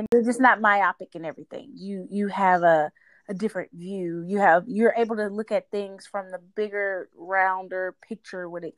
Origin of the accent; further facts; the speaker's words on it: United States; I definitely still have mine sometimes too. Because I'm still American at the end of the day.